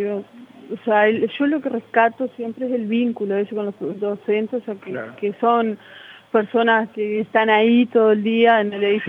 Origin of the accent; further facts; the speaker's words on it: Tacuarembó, Uruguay; soy de Tacuarembó y tenemos una forma particular de hablar